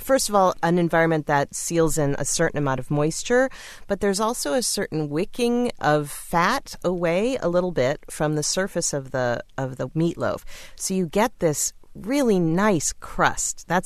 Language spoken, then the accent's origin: English; Windsor, Connecticut, United States; I grew up in Windsor, Connecticut, so it's local.